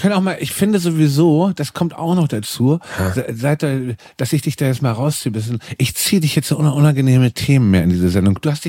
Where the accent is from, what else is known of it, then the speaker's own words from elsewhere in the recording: Düsseldorf, North Rhine-Westphalia, Germany; Das ist für mich als Düsseldorferin.